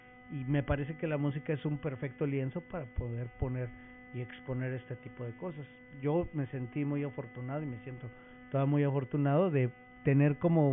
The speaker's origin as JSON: {"language": "Spanish", "town": "Cuautitlán Izcalli", "region": "State of Mexico", "country": "Mexico", "said": "Viejo, nosotros somos de Coatlán, Izcalli, claro."}